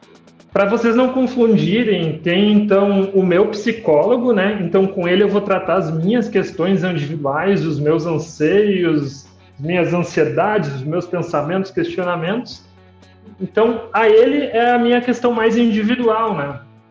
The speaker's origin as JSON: {"language": "Portuguese", "town": "Santa Maria", "region": "Rio Grande do Sul", "country": "Brazil", "tie": "born or raised there", "lives_now": "Concórdia, Brazil", "said": "Eu sou natural de Santa Maria, no Rio Grande do Sul. Mas atualmente moro em Concórdia, Santa Catarina. Tenho 29 anos."}